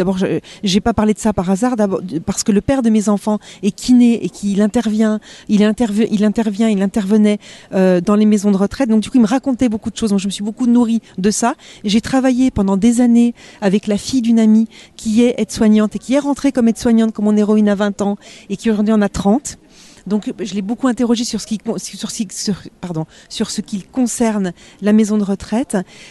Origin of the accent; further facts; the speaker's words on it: Gueugnon, Bourgogne-Franche-Comté, France; Moi, j'ai grandi en Bourgogne à Guignon